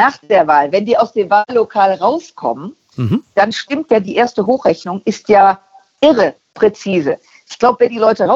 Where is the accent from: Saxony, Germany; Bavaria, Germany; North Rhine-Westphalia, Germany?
North Rhine-Westphalia, Germany; Düsseldorf; aus Düsseldorf